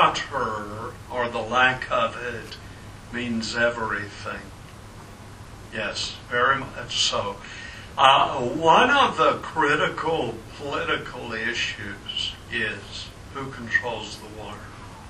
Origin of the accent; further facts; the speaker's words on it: Natchez, Mississippi, United States; I grew up in Natchez, right on the Mississippi. I know rivers, right?